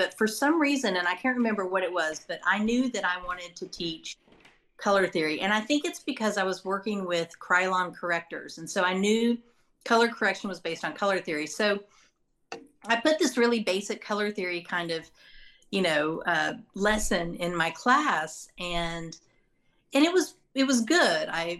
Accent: Fort Worth, Texas, United States; I grew up in Fort Worth and I moved to Dallas as soon as I could.

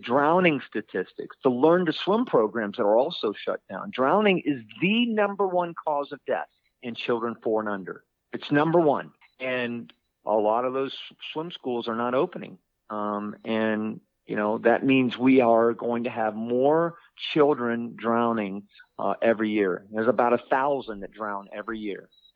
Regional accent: Orlando, Florida, United States; So I'm from Orlando, Florida.

